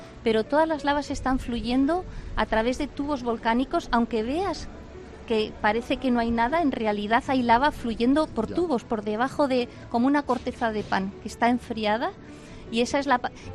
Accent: Madrid, Community of Madrid, Spain; born there; Yo nací en Madrid.

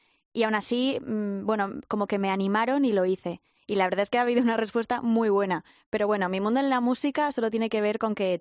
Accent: Zaragoza, Aragon, Spain; yo soy de Zaragoza, que es bastante cuna rapera

